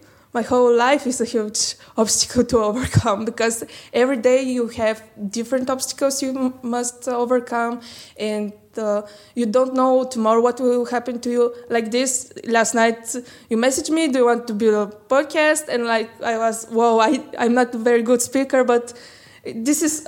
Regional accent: Vratsa, Vratsa Province, Bulgaria; English is a second language; Vraca is my hometown. Actually, I'm not from Sofia

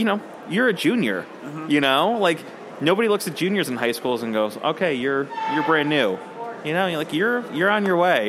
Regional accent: Chicago, Illinois, United States; hey, man, I'm from Chicago. We do this.

